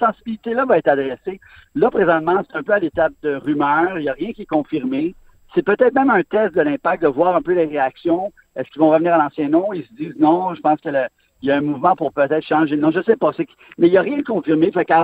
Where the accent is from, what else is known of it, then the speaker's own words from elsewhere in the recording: Montreal, Quebec, Canada; j'ai grandi à Montréal, je vis à Montréal